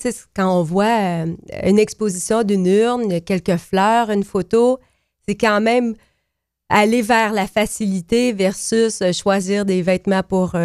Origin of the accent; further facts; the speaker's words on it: Coaticook, Quebec, Canada; Je veux pas que les gens de ma ville natale qui écoutent la chronique pensent que je n'ai pas Quaticook dans mon cœur.